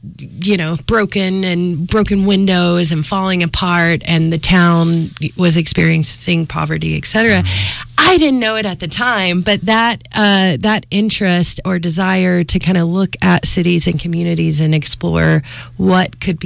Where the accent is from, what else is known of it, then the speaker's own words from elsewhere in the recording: Texas, United States; I grew up in Texas, and my grandmother lived in Central Texas, and in a area that was traditionally agriculturally focused.